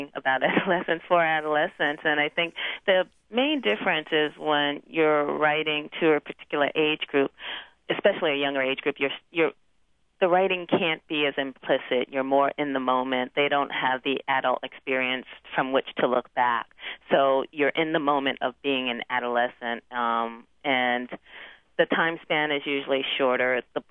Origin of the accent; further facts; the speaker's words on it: Brooklyn, New York, United States; spoke of the people who looked and sounded like people I knew and of my own issues and identities growing up in Brooklyn.